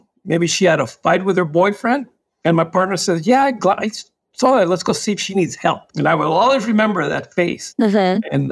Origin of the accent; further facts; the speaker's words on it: Texas, United States; I am originally born and raised in Texas, went to high school, and played football, baseball there